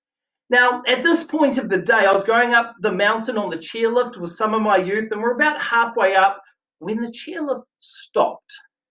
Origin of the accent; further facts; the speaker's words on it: Whangarei, Northland, New Zealand; born there; I was born in Whangarei, for goodness sake. I grew up with, you know, beach holidays, boats, fishing, kayaking, water skiing, wakeboarding.